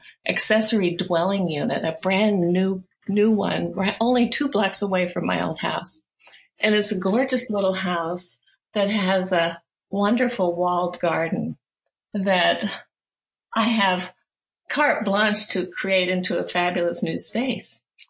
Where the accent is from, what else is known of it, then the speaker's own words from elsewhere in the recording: Oregon, United States; Well, you know, I grew up in Oregon, in a kind of a wild area when we first moved there, when I was just like 4 years old or so, but it was a new housing development after the war.